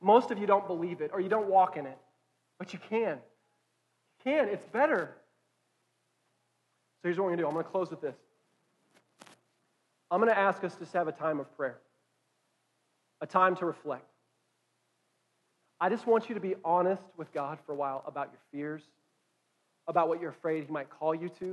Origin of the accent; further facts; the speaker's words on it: Bolivar, Missouri, United States; I'm from Bolivar, and I'm one of those weird people. I love Bolivar. I wanted to live in Bolivar the rest of my life.